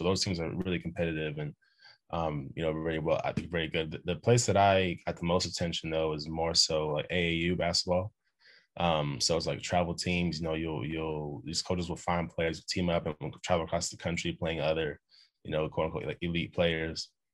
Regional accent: North Carolina, United States; Just growing up in North Carolina, which is called the hoop state in the States.

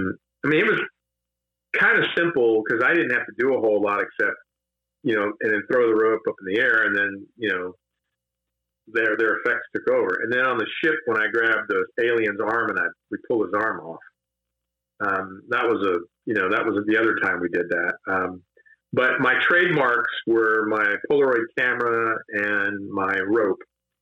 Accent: Japan; And the Japanese had some really good teams and some big stars in the time I was growing up in Japan.

